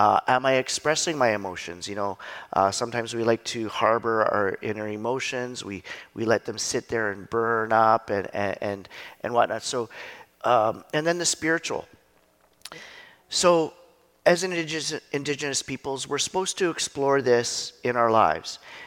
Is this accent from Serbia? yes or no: no; Dawson City, Yukon, Canada; I grew up being in Dawson City as the whitest, blonde-haired, blue-eyed Indian in Dawson City. I wasn't the only blonde-haired Indian in Dawson City.